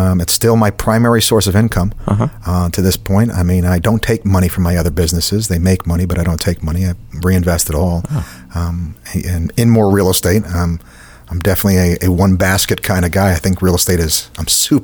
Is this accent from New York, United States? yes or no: yes; Brooklyn, New York, United States; I'm originally from New York. Came down here, spent most of my life in Southeast Florida, though.